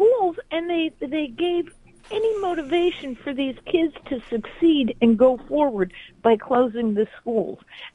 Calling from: Pennsylvania, United States; From Pennsylvania.

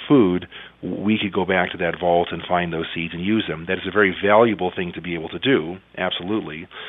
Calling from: New Mexico, United States; I'm calling from New Mexico.

